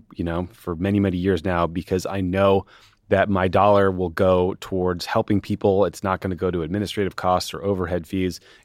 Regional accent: Dedham, Massachusetts, United States; is it like my hometown in Dedham, Massachusetts, where there's like a Ford and a Chevy dealership that are all in a row

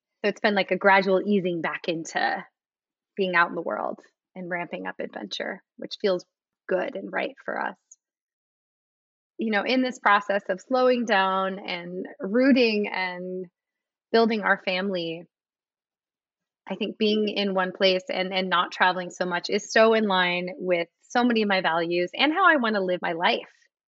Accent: Alaska, United States; Like, I grew up in Alaska where wildness was unavoidable. You know, like our house backed up to like endless miles of mountain ranges and forests and rivers.

